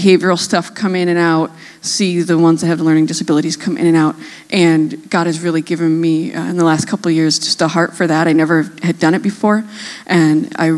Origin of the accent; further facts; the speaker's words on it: New York, United States; moved away as an adult; I grew up on the East Coast. I'm from upstate New York, about 5 hours from the city. That's why I don't have a weird accent. And I've been here since 2001.